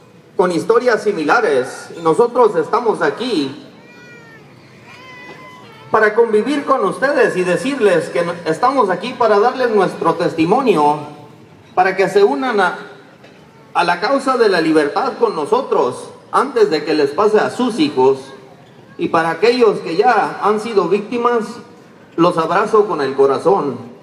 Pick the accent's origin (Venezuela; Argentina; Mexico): Mexico; Somos muchos los mexicanos